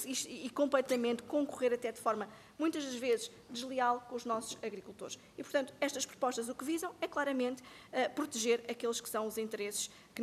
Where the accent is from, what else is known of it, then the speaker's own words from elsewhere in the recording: Lisbon, Portugal; eu sou alfacinha e sou alfacinha com muito orgulho